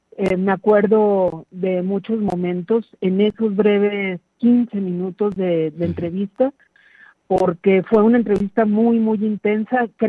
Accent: Mexico; somos muchos los mexicanos que hemos crecido con sus canciones

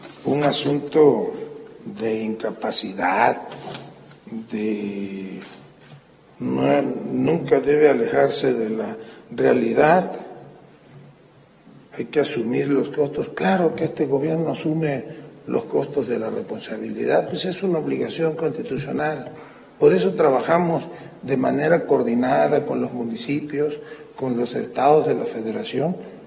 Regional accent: Mexico; a mí como mexicano

